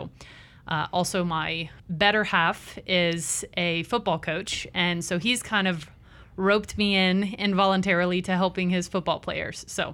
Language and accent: English; Louisiana, United States; I am originally from Louisiana.